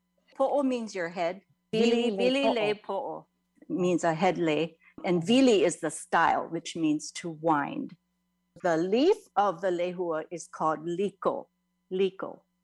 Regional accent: Kaneohe, Hawaii, United States; So I grew up in Kaneohe.

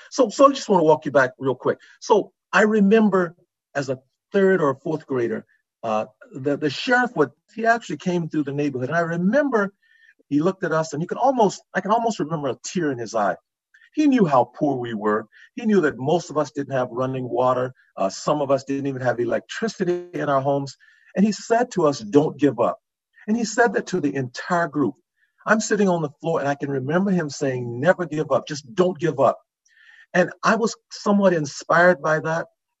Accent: Louisiana, United States; Growing up in Louisiana, my grandmother raised me.

